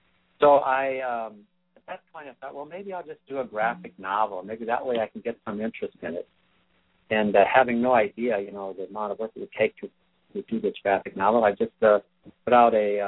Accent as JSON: {"language": "English", "region": "Midwest", "country": "United States", "tie": "born or raised there", "said": "I grew up in the Midwest, so for most of my life. Well, for the first 34 years of my life, and it never occurred to me I'd move to Hawaii"}